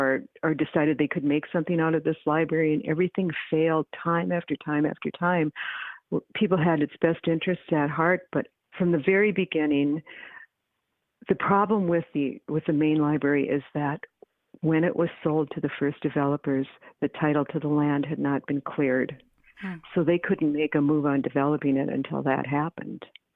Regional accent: Superior, Wisconsin, United States; It was that I got to learn about my hometown in depth.

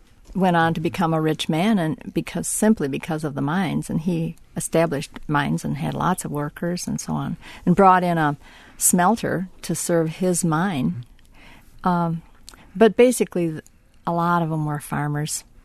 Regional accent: Shullsburg, Wisconsin, United States; He lived in the town that later became known as Shullsburg, mm-hmm. my hometown.

